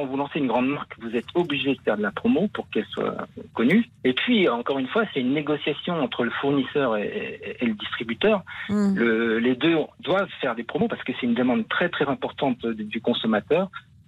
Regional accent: Bourgogne-Franche-Comté, France; Ah ben moi, je suis de Franche-Comté, donc j'aime bien tout ce qui est fromage.

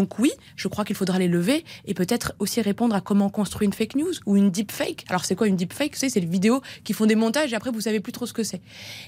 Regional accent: Centre-Val de Loire, France; born there; Il se trouve que mes deux parents sont nés au Maroc, que je suis née dans le Loir-et-Cher

